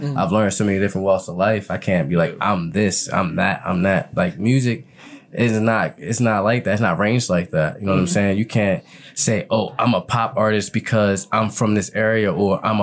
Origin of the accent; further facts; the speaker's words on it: Baltimore, Maryland, United States; And they look at me like I'm crazy because I'm from Baltimore, and that's not acceptable.